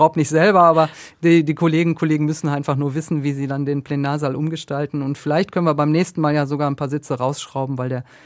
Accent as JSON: {"language": "German", "region": "North Rhine-Westphalia", "country": "Germany", "said": "Ich komme aus dem Ruhrgebiet"}